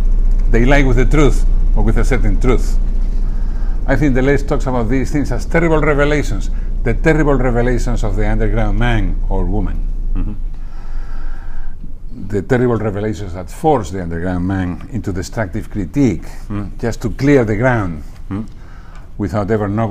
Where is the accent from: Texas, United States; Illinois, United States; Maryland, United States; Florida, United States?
Texas, United States; I don't know, I come from Texas